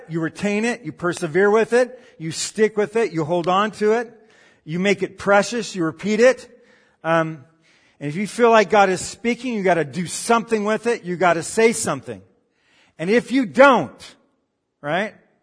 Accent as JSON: {"language": "English", "region": "Arkansas", "country": "United States", "tie": "born or raised there", "said": "When I grew up in Arkansas"}